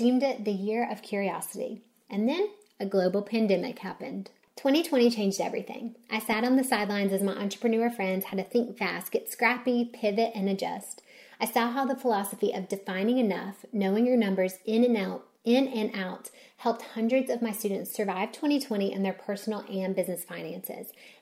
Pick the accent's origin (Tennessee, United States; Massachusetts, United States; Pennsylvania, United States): Tennessee, United States; Knoxville; now in Minnesota, United States; Cirrus had two locations, my hometown in Knoxville, Tennessee, and the other in Duluth, Minnesota.